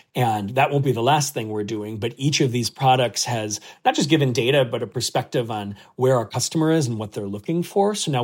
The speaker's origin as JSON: {"language": "English", "region": "Wisconsin", "country": "United States", "said": "I'm from Wisconsin, so maybe it even hits home differently"}